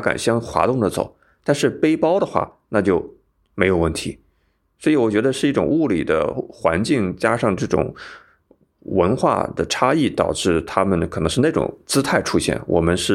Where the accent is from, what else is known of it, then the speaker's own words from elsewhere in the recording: China; 我们中国人就喜欢，就你至少拿一个小